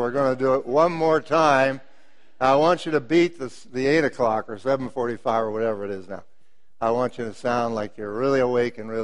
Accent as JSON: {"language": "English", "country": "United States", "said": "I'm an American. I'm not wealthy, but I'm an American."}